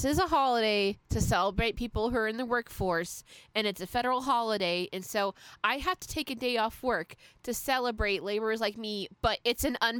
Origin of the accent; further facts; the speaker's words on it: United States; I don't even know what this holiday's for, and I'm an American.